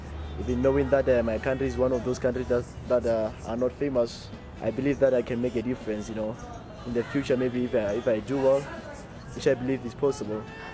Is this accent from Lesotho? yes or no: yes; Lesotho; I'm a sprinter from Lesotho.